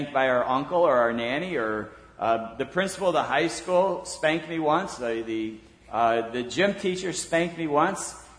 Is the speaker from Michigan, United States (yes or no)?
yes; Woodhaven, Michigan, United States; I grew up in Woodhaven, Michigan, and in our public elementary school, we had Christmas concerts.